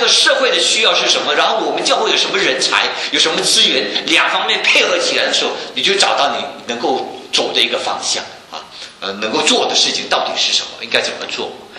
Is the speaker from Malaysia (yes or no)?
yes; Malaysia; 我们那边有几万名从外地来的这些外劳